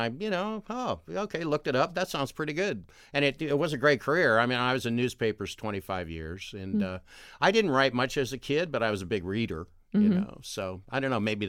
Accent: Columbus, Ohio, United States; I'm from Columbus, of course, and I moved back and got a job on the CJ.

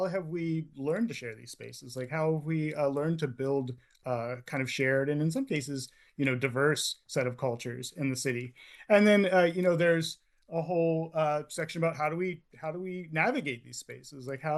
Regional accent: Hamilton, Ohio, United States; I grew up in Hamilton, which is right up the road, right up 75, and my mom worked in downtown Cincinnati.

